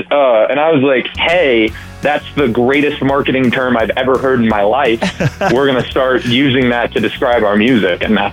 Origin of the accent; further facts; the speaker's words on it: Fort Worth, Texas, United States; I went to college there. I'm from Fort Worth, but the guys are from Callahan County.